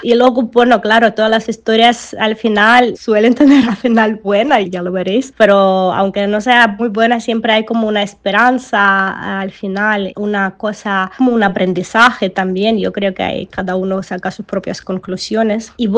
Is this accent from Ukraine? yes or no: yes; Ukraine; Spanish is a second language; moved away as an adult; now in Spain; empecé a aprender español todavía viviendo en Ucrania, porque mi colegio fue especializado en idiomas extranjeros y entonces empecé a aprender español con 14, 15 años.